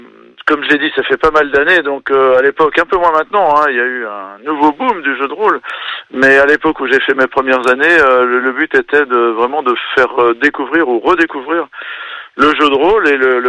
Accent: Nantes, Pays de la Loire, France; now in Angers, France; mais moi je suis nantais et j'ai connu ça à Nantes aussi.

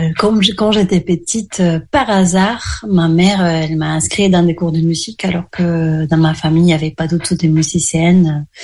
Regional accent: Asturias, Spain; moved away as an adult; moi je viens du nord de l'Espagne, j'ai habité jusqu'à mes 23 ans là-bas, en Asturias.

